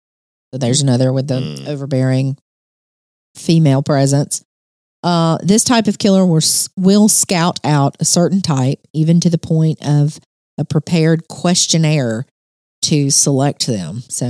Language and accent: English; Alabama, United States; I'm sorry, I'm from Alabama.